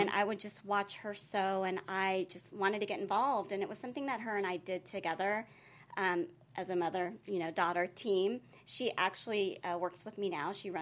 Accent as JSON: {"language": "English", "country": "Philippines", "moved": "yes", "said": "I'm from the Philippines, and mm-hmm. When we moved out here, we really didn't have much"}